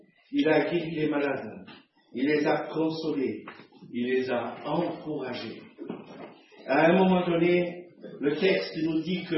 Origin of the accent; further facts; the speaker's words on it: France; Alors, j'ai compati, parce que je suis un Français, donc je compatis avec cette dame.